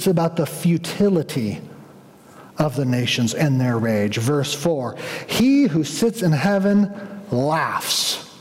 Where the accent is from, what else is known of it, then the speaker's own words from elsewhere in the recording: United States; I'm an American. What do I do with my Americanness?